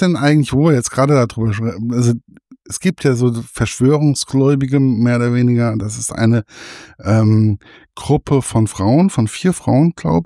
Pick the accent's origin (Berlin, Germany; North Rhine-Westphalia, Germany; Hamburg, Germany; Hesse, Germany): Hesse, Germany; born there; Hessen hat schon sowas Besonderes für mich, wenn man auf einmal in einem anderen Bundesland ist und man ist gebürtiger Hesse